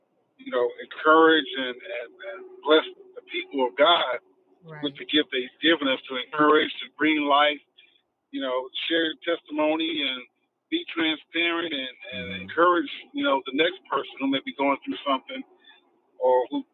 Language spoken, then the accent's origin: English; Flint, Michigan, United States; also born or lived in New York; now in Birmingham, United States; Well, originally I'm from Flint, Michigan. However, by way of New York, I am now in Birmingham, Alabama.